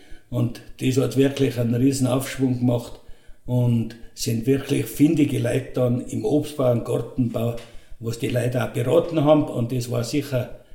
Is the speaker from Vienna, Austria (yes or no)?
no; St. Ulrich am Pillersee, Tyrol, Austria; geboren in St. Ulrich. Früher haben sie zu uns gesagt … weil ich beim Drogerhäusl aufgewachsen bin. Und ich bin 71 Jahre